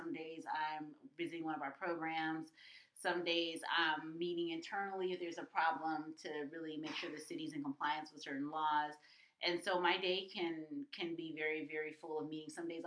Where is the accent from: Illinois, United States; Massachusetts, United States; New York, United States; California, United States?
California, United States; Los Angeles; I grew up in South Los Angeles.